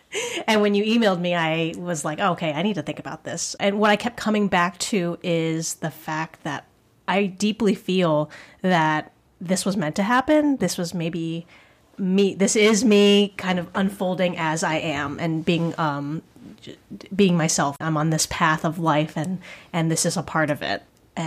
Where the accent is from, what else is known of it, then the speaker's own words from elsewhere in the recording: St. Petersburg, Florida, United States; And so I grew up in St. Pete.